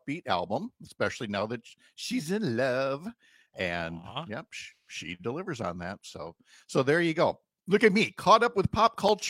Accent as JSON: {"language": "English", "region": "Minnesota", "country": "United States", "tie": "born or raised there", "said": "Look, I get it when people go … you were born and raised in Minnesota."}